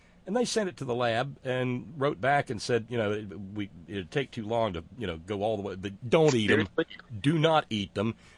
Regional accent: Alabama, United States; I've seen it growing up in Alabama.

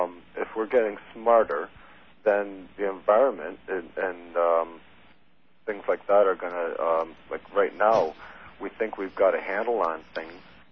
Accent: Canada; being Canadian and up here and seeing what's going on in the world

